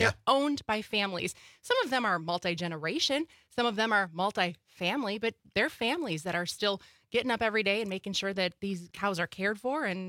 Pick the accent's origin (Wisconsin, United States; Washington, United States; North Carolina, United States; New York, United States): Wisconsin, United States; Appleton; I did not grow up on a farm.